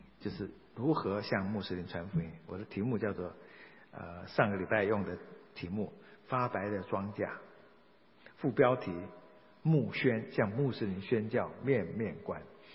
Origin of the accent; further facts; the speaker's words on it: Fujian, China; 在我的家乡福建家乡